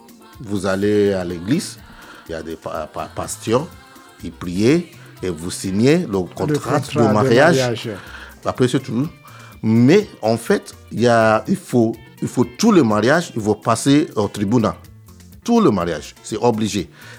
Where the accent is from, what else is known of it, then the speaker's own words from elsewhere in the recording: Nigeria; En fait, chez nous au Nigeria, nous avons quatre différents mariages.